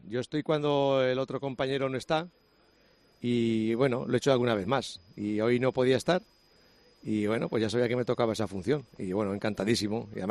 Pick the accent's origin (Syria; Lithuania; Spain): Spain; Puebla del Salvador, Castilla-La Mancha; now in Quintanar del Rey, Spain; Yo soy de la Puebla de Salvador. Estuve en la sierra y luego me vine a Quintanar y aquí llevo aquí ya, pues en esta zona prácticamente 27 años.